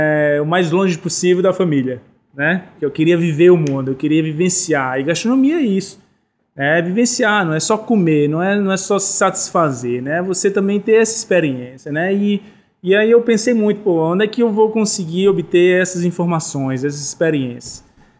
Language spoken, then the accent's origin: Portuguese; Northeast Region, Brazil; A gente que é nordestino, eu acho que a gente tem essa, muito essa, essa característica, né?